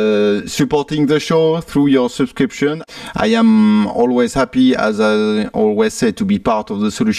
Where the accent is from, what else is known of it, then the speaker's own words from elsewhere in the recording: United Kingdom; accent: British; That's because of my sexy British accent, I'm sure.